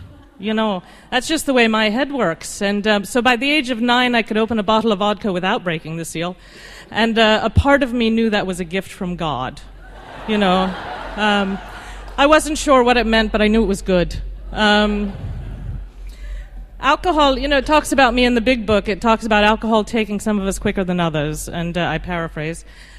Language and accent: English; London, United Kingdom; born there; I was born in London.